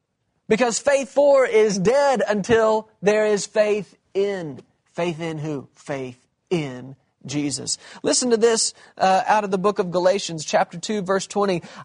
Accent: United States; I'm from America. I pastor there in Texas, and I'm a part of Kenneth Copeland Ministries.

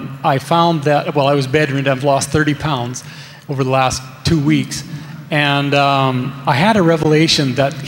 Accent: Calgary, Alberta, Canada; I'm from Calgary, Alberta, Canada.

